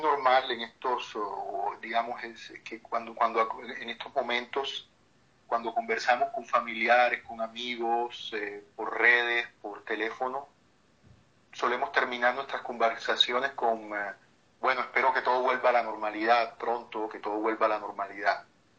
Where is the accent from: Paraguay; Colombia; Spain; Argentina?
Colombia; yo soy de Colombia